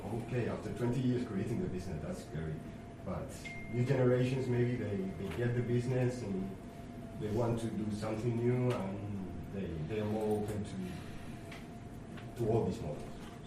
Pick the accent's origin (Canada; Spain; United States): Spain; now in Tigre, Argentina; I'm from Spain also